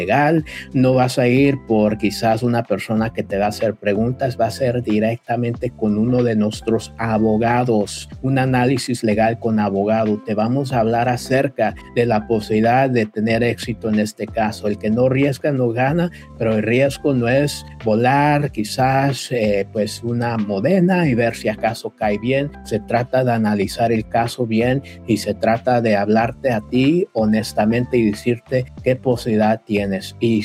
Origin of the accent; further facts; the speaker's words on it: Mexico; yo soy mexicano